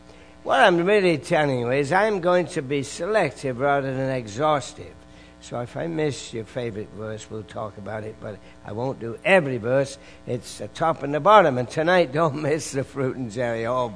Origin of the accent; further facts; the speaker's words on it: England, United Kingdom; I grew up in England, and occasionally we had that unhealthy food, you know.